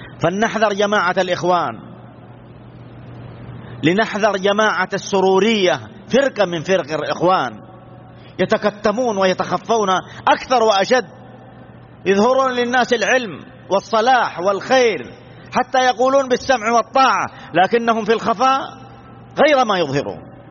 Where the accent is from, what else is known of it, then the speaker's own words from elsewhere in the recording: Saudi Arabia; بلادنا المملكة العربية السعودية أسست على منهج السلف الصالح